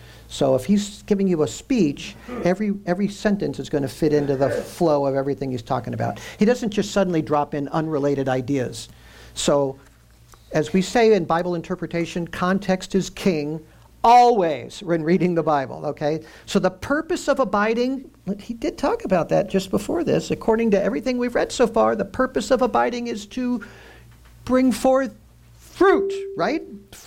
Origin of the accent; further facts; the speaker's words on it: Lafayette, Indiana, United States; I grew up in Lafayette, Indiana. It was named after him, so we know all about the Marquis.